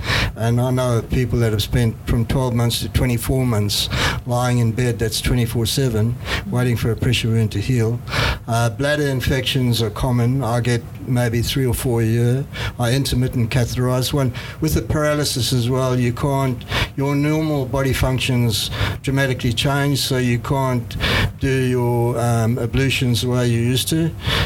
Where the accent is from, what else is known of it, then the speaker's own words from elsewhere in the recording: South Africa; I grew up in South Africa, as you can tell, and from a very young age, I started surfing